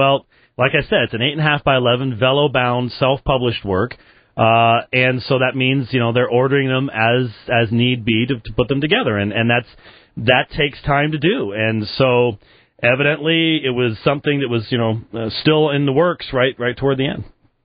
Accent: Robbinsdale, Minnesota, United States; born there; now in Phoenix, United States; I was born in Robbinsdale, actually, so... but didn't stay there long enough to have my blood freeze.

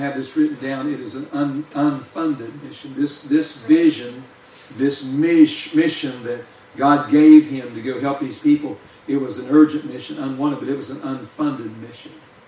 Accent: West Virginia, United States; I was raised in West Virginia, listening to a lot of country preachers

